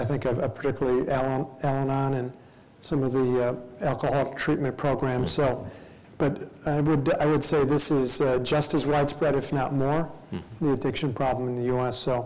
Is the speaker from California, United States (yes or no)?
no; Chicago, Illinois, United States; now in Detroit, United States; I grew up in Chicago, so my dad's side of the family was Cubs fans, my mother's side of the family was White Sox fans